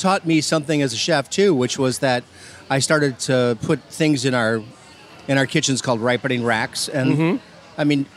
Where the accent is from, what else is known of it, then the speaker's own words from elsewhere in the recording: Midwest, United States; fortunately for me, growing up in the Midwest, even though we don't have a 12-month growing season like in the American South, we did have our beautiful summers.